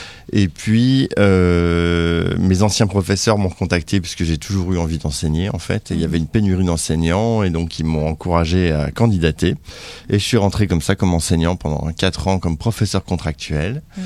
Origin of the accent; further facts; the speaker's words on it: Nancy, Grand Est, France; en France, à Nancy, en Lorraine, donc ma ville natale.